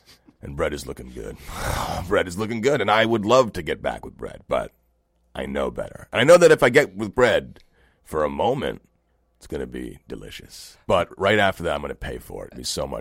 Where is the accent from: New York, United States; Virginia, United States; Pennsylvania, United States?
New York, United States; Brooklyn; we grew up in Brooklyn, so.